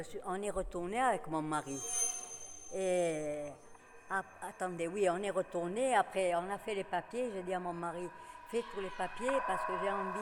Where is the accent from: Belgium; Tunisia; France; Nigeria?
Tunisia; Tunis, Tunis Governorate; Moi, je suis née à Tunis. Ma mère, elle est née à Tunis aussi. Mes grands-parents, ils habitaient là-bas